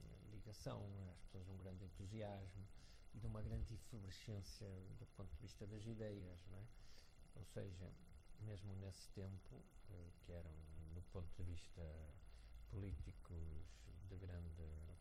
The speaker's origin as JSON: {"language": "Portuguese", "region": "Porto", "country": "Portugal", "tie": "born or raised there", "said": "tive o privilégio de ter passado, vivido na cidade do Porto, de onde sou natural"}